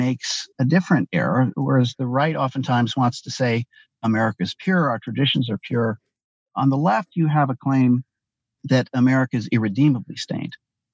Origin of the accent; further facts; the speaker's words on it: Ann Arbor, Michigan, United States; I grew up in Ann Arbor, Michigan, a member of the old left.